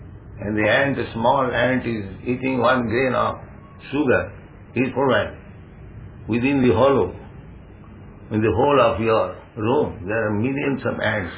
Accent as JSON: {"language": "English", "country": "India", "said": "Just like you are European, you are by a different dress, I am an Indian. I got a different dress."}